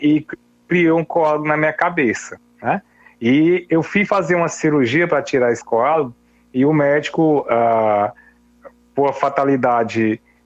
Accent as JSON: {"language": "Portuguese", "town": "Buriti dos Lopes", "region": "Piauí", "country": "Brazil", "said": "Eu morava no norte do estado, eu não sou de Teresina, né? Eu sou lá de Buriti dos Lopes, né?"}